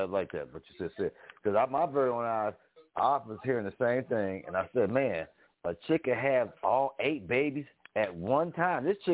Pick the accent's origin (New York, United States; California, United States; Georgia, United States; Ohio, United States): New York, United States; Buffalo; because I'm from Buffalo, and I'm in Buffalo right now.